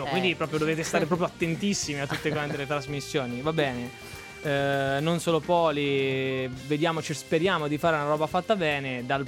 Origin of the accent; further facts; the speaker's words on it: Perugia, Umbria, Italy; Sì, sempre, io sono di Perugia, vabbè, adesso proprio la parte anagrafica